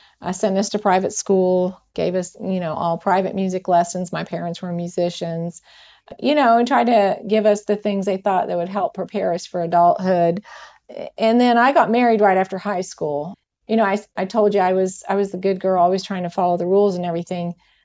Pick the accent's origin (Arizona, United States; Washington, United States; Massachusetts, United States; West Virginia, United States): West Virginia, United States; Huntington; born there; also born or lived in Dallas, Texas; Well, originally I was born in Huntington, West Virginia, but I've spent the last 39 years in the Dallas, Texas area, and then just recently moved to Ohio with my youngest son.